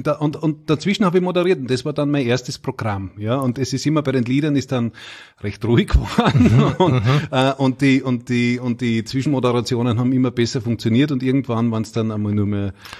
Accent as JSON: {"language": "German", "town": "Knittelfeld", "region": "Styria", "country": "Austria", "tie": "born or raised there", "said": "ich bin ja ein Knittelfeller, gebürtiger Steirer."}